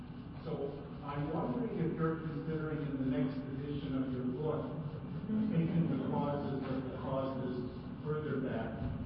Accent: Canada; And I'm a Canadian

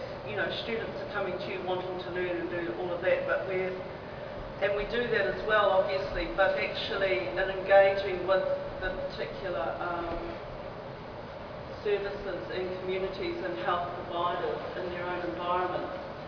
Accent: New Zealand; I'm from New Zealand.

